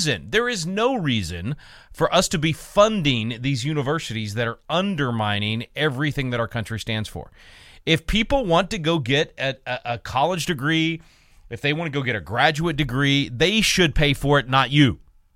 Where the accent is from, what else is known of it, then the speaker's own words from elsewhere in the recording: Texas, United States; I'm excited about something that's happening here in my home state of Texas that can impact you, no matter where you live in this country.